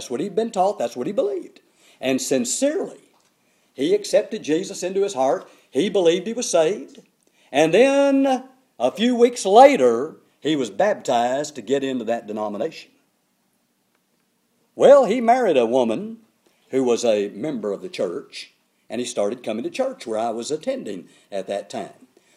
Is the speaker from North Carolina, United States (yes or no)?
no; Houston, Texas, United States; I grew up in Houston. Now, I didn't mind driving in Houston. I guess you grow up in a place, you don't mind it so much.